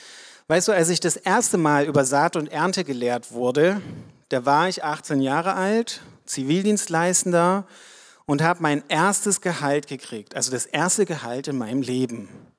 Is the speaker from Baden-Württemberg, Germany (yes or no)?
no; Leipzig, Saxony, Germany; moved away as an adult; ich komme aus Leipzig ursprünglich, habe ich mir einen Studienplatz im Ruhrgebiet gesucht, ganz bewusst